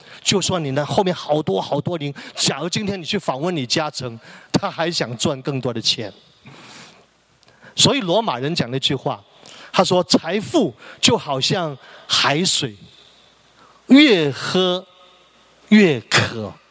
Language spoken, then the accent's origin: Chinese; Hong Kong; now in Canada; 你说加拿大最穷的香港人是谁？我认第二，没有人敢认第一